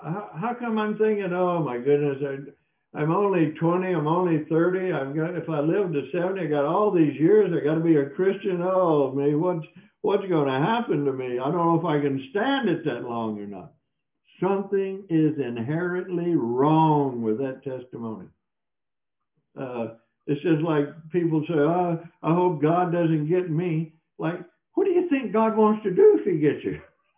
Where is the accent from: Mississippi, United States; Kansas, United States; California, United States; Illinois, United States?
Mississippi, United States; I mean, I'm just from Mississippi. What would I know?